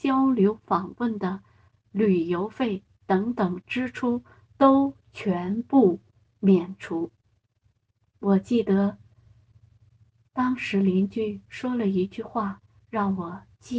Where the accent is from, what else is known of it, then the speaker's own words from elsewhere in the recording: China; moved away as an adult; now in United Kingdom; 唯一的优势就是不需要办理工作签证，和我是一个中国人